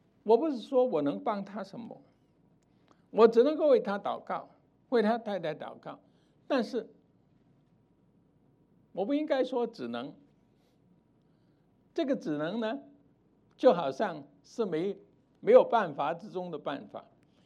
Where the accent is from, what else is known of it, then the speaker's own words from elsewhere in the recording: China; 我们中国人 的文化传统都不是这样嘛